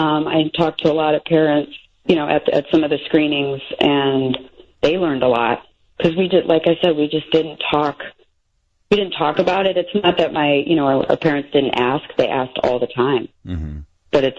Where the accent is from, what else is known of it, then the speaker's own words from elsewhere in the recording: Littleton, Colorado, United States; where are you from? even sometimes what high school did you go to. And I knew early on that as soon as I said Littleton, you know, they kind of look at you cross-eyed, like, how do I know that city?